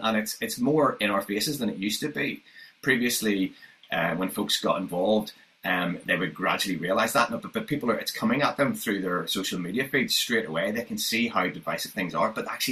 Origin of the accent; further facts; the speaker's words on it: Northern Ireland, United Kingdom; I mean, I see this because I come from Northern Ireland.